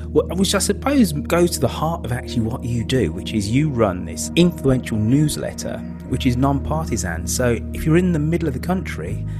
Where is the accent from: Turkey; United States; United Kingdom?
United Kingdom; England; because I am English